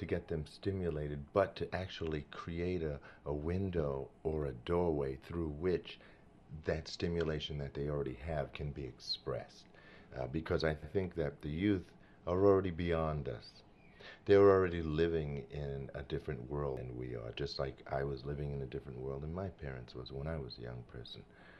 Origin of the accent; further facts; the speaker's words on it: Brooklyn, New York, United States; So growing up in Brooklyn, for me, was very special because it, in fact, was a brand new world.